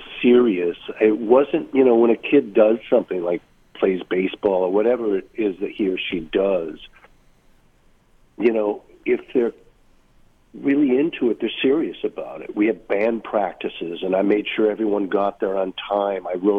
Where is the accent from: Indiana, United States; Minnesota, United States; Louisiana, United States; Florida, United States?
Minnesota, United States; St. Louis Park; I grew up in Minneapolis, St. Louis Park, if you know that place.